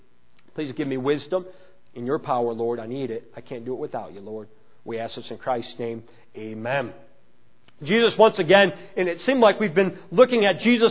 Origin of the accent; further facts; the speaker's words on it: Chicago, Illinois, United States; accent: Chicago; But I guess I still sound like I'm definitely from Chicago.